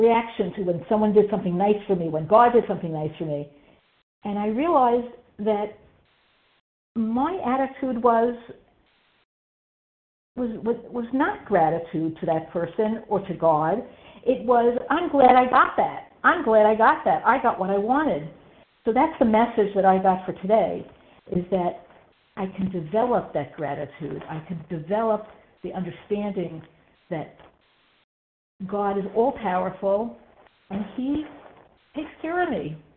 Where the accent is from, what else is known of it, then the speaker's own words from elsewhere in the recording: Chicago, Illinois, United States; I'm from Illinois, Chicago, and I'm very grateful to be here today